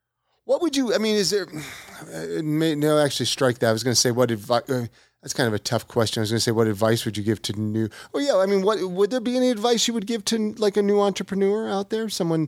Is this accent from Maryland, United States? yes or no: no; California, United States; I mean, I grew up in California. I have always been that type.